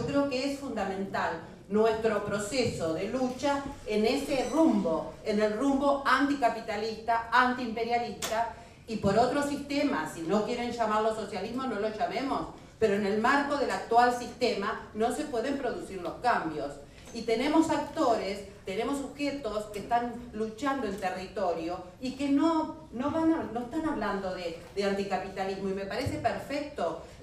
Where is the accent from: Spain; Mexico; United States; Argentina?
Argentina; vengo de Argentina